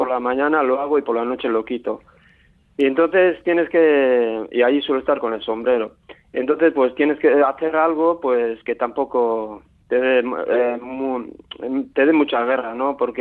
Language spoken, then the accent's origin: Spanish; Azpeitia, Basque Country, Spain; aquí en Azpeitia, también en mi pueblo